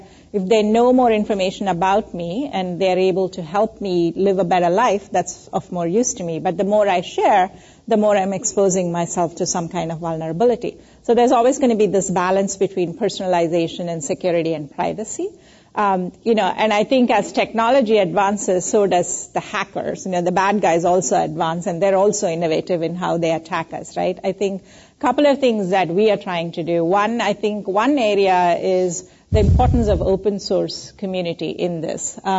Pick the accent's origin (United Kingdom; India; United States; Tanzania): India; English is a second language; And I grew up in India, but I'm really glad that I learned English because it's a way I communicate